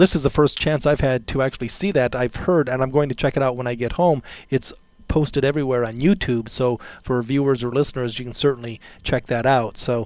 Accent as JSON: {"language": "English", "region": "Iowa", "country": "United States", "tie": "born or raised there", "said": "Again, being from the Midwest, born and raised in Iowa, no love lost between Nebraska and Iowa"}